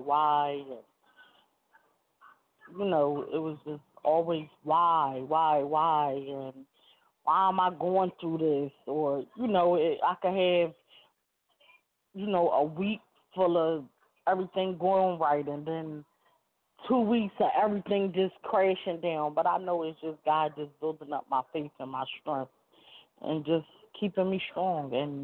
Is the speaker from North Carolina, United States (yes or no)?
no; Philadelphia, Pennsylvania, United States; I'm from Philly.